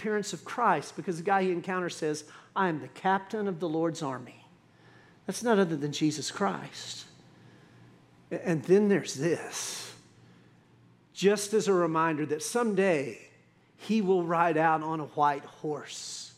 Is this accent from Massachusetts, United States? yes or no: no; Texas, United States; Listen, I am very bold and very proud to say that I'm an American and I'm a Texan.